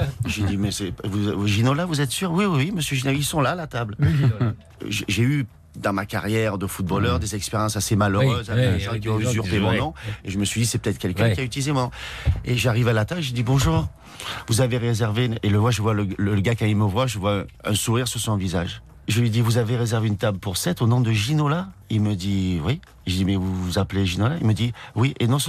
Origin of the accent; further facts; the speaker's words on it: Marseille, Provence-Alpes-Côte d'Azur, France; Et pourtant, je suis un vrai Marseillais.